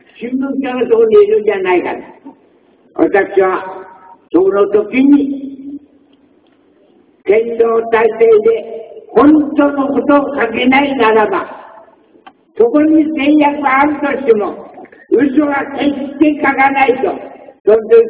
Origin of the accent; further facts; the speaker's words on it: Akita, Japan; born there; 実は私秋田の生まれ